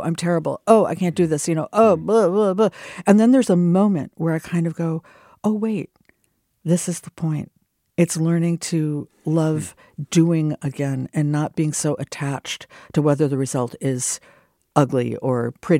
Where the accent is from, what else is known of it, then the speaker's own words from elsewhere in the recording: Minnesota, United States; Also, I'm from Minnesota, so we did